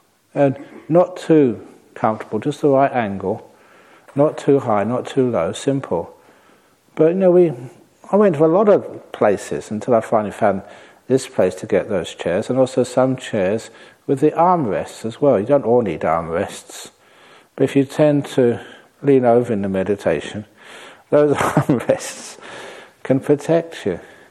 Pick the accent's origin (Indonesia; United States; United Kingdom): United Kingdom; London; Well, I grew up in London.